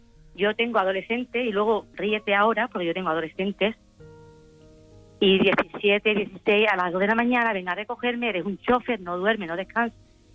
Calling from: Marbella, Andalusia, Spain; Mira, soy de Marbella, de Málaga.

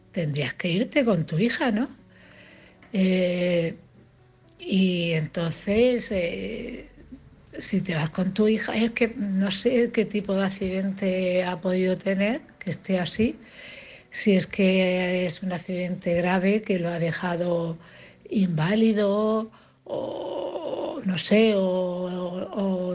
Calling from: Cartagena, Region of Murcia, Spain; de Cartagena.

